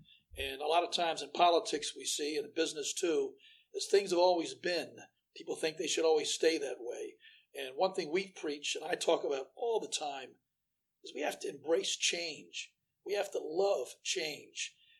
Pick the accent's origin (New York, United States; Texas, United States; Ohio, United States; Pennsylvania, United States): Pennsylvania, United States; also born or lived in Maryland; I was born in Maryland, but we grew up in Pennsylvania at a farm just over the Maryland border. In Adams County